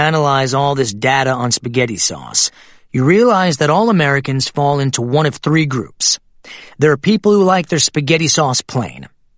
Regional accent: Motetema, Limpopo, South Africa; I grew up in Limpopo, in a little town called Motetema. Water and electricity supply are as unpredictable as the weather

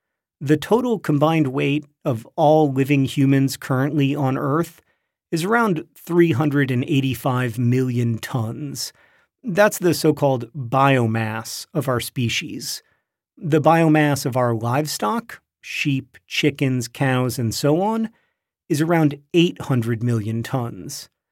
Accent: Orlando, Florida, United States; I grew up in Orlando, Florida, about 15 miles away from the world's most visited theme park, Walt Disney World's Magic Kingdom.

